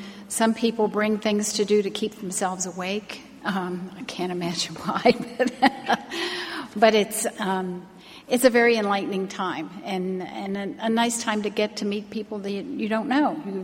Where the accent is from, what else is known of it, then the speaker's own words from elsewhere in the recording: Baltimore, Maryland, United States; the first church is in my hometown of Baltimore